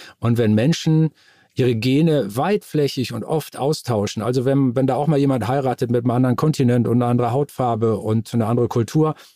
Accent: Assel, Lower Saxony, Germany; ich bin aufgewachsen in dem Dorf Assel-Amor im Landkreis Stade in Norddeutschland.

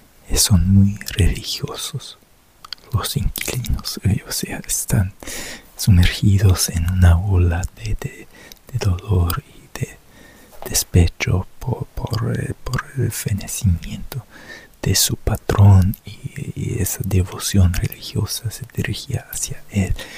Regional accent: Germany; Spanish is a second language; no creas que yo como alemán lo sepa todo

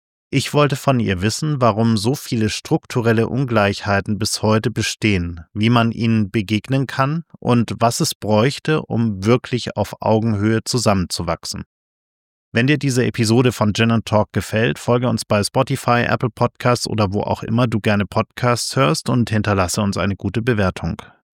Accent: Munich, Bavaria, Germany; Ich so als klassischer Wessi in München

